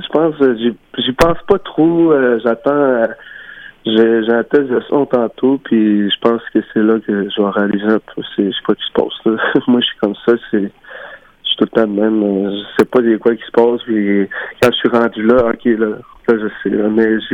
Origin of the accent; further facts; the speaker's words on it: Uashat mak Mani-utenam, Quebec, Canada; Je suis auteur, compositeur, puis je viens de la communauté de Ouachat, Mac-Malutinam.